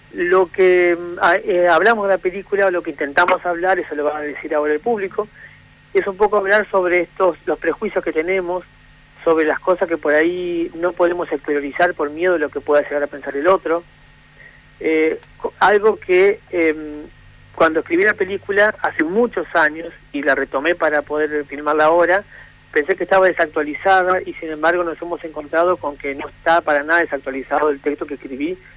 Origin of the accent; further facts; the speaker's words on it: María Grande, Entre Ríos, Argentina; yo soy oriundo de María Grande, en ese tiempo estaba viviendo en María Grande. Entonces era como que lo escribía desde ahí, digamos, desde la comunidad de María Grande, que es mucho más chica que la comunidad de Paraná.